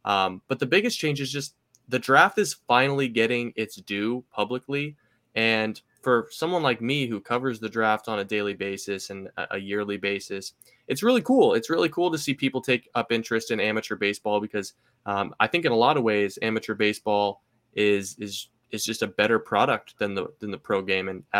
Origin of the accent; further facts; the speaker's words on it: Seattle, Washington, United States; I know I'm from Seattle, but he really reminds me of a more polished Dylan Moore.